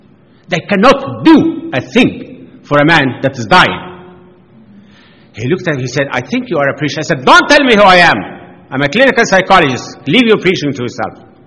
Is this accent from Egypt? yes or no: yes; Egypt; He thought I was a Muslim because I'm from Egypt.